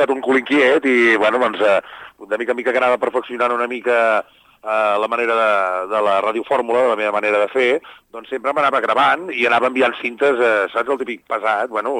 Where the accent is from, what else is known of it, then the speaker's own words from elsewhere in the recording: Manlleu, Catalonia, Spain; jo soc de Manlleu, de la comarca d'Osona